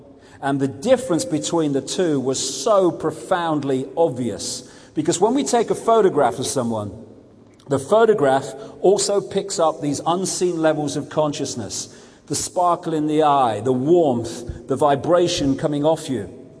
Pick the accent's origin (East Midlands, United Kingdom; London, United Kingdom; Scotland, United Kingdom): East Midlands, United Kingdom; Leicester; born there; I was born in Leicester in 1952.